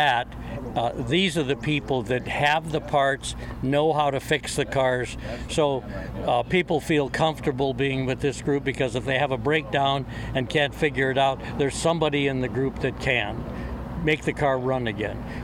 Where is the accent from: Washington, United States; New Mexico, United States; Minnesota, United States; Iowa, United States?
Washington, United States; Seattle; I'm from Seattle, Washington.